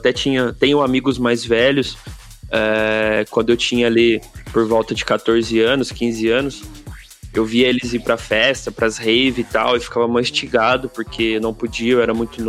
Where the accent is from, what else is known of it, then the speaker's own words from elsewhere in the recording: Barretos, São Paulo, Brazil; da minha cidade onde eu moro, que é Barretos, interior de São Paulo. É onde eu nasci, é onde eu moro.